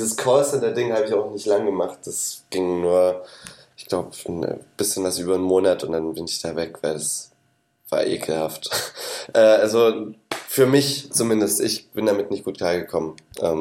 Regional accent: Saxony, Germany; Kann auch sein, dass ich dann noch mehr, also es bietet viel Raum, um drüber zu schreiben, irgendwie die westsächsische Provinz.

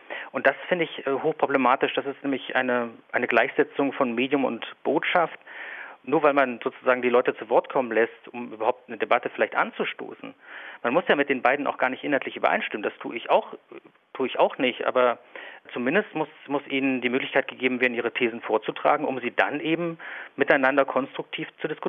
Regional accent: East Germany, Germany; Ich bin in der DDR groß geworden.

